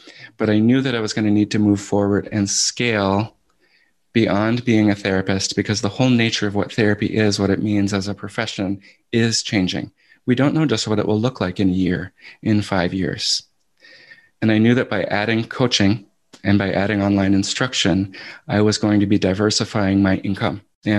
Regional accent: Providence, Rhode Island, United States; I think of my teachers from high school in Providence. I grew up in Rhode Island, one of whom is still alive, and my connection to him.

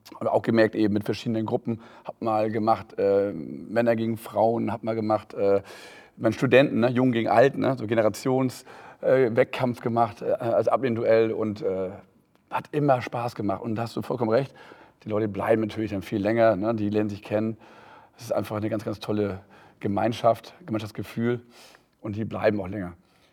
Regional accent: Northern Germany, Germany; Und dann dachte ich, ach, ich komme ja aus dem Norden, kann ich da ja auch machen.

